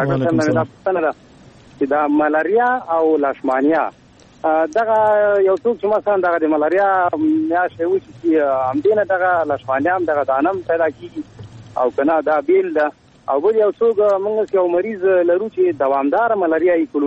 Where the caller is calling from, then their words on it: Jalalabad, Nangarhar, Afghanistan; د جلال آباد ښار نه غمیر خبرې کوم.